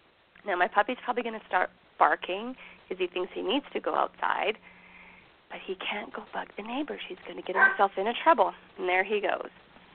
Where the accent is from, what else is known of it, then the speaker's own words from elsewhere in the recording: Canada; because I am Canadian